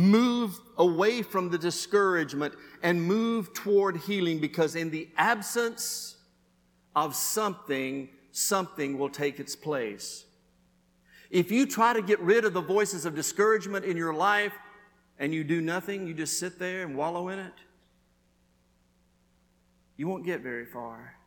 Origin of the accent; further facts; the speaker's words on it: Alabama, United States; I was raised in Alabama, and we have a southern term.